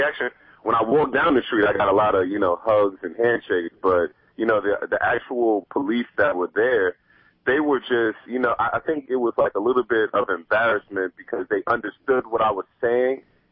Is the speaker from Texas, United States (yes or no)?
no; New York, United States; also born or lived in Germany / Washington; So I'm from New York. I used to go back and forth from, you know, Roosevelt, New York, to Germany, then from Brooklyn to Washington, like, you know.